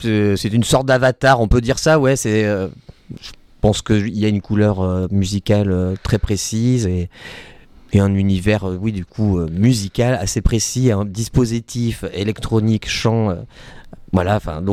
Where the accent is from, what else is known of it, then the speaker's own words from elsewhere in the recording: Limoges, Nouvelle-Aquitaine, France; De base, oui, je suis né à Limoges, j'ai vécu à Limoges pendant un certain temps, effectivement.